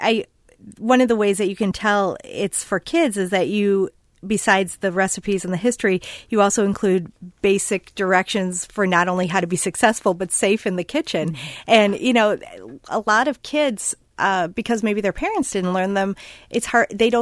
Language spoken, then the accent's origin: English; Chicago, Illinois, United States; And, you know, for me, actually growing up in Chicago, I lived quite near Oak Park, Illinois